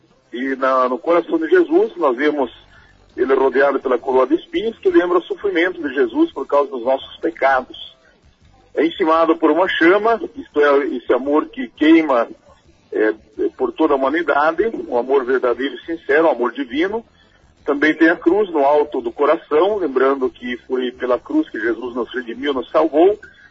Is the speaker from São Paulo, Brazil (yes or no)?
no; Rio Azul, Paraná, Brazil; E Rio Azul, que é a minha terra natal